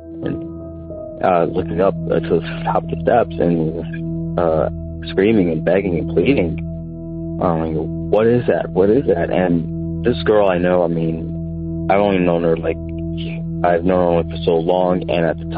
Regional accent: Fort Myers, Florida, United States; also born or lived in Canton, Ohio; Hey, Brewskis … I'm from Fort Myers, Florida

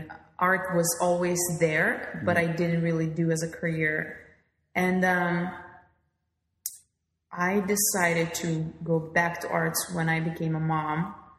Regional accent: Lithuania; now in San Francisco, United States; I am from Lithuania. I'm 100% Lithuanian.

